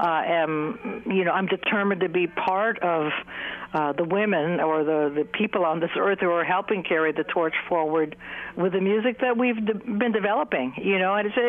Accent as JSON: {"language": "English", "town": "Manila", "region": "Metro Manila", "country": "Philippines", "tie": "born or raised there", "said": "my father was American, and we grew up in Manila, and my sister and I were playing ukuleles sitting by the transistor radio"}